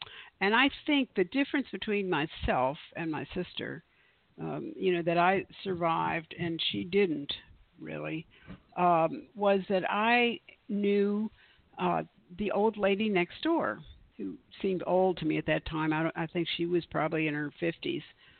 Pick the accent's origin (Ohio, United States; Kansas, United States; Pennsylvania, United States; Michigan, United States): Ohio, United States; Cleveland; also born or lived in Flushing, New York; So I was born in New York City, at Flushing. It's a part, it's on the, in Queens. Queens, not in the downtown New York, but, and we moved from there to Cleveland.